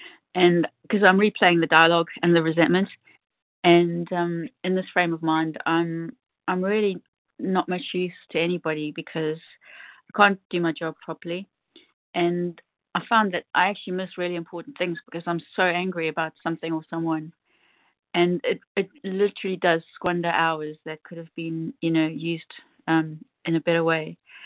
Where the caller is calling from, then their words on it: United Kingdom; I'm in the UK.